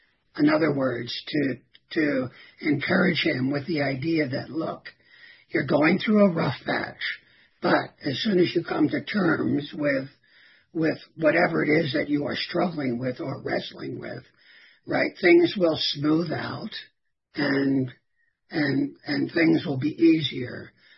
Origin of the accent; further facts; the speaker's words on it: Philadelphia, Pennsylvania, United States; also born or lived in Southern California; I was born in Philadelphia and lived half of my childhood in Philadelphia and half of my childhood, the older half, in Southern California, right?